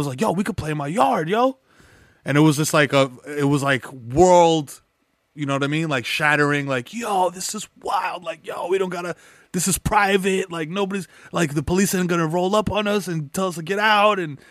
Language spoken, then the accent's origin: English; Cibao, Dominican Republic; I'm from the Cibao region. You know what I mean? Like, bordering on Haiti.